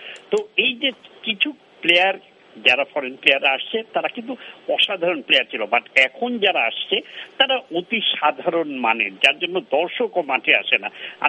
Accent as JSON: {"language": "Bangla", "town": "Tangail", "region": "Dhaka Division", "country": "Bangladesh", "tie": "born or raised there", "said": "কারণ আমার ছেলেবেলাতেও আমরা দেখেছি টাঙ্গাইলে অফুরন্ত ফুটবল খেলা হয়, ফুটবল লীগ হয়, আন্তঃ থানা ফুটবল হয়"}